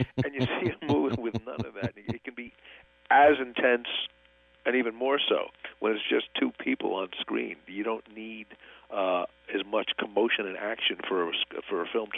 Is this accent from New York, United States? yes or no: yes; New York, United States; I grew up in New York, and to me, San Francisco was like New York, just a little cleaner and more polite.